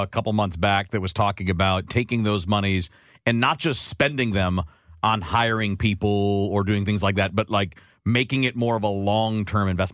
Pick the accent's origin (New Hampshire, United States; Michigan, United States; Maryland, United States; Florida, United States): Michigan, United States; Detroit; And I grew up in Detroit, man, and when you tell people you're from Detroit, they'd go, poor you.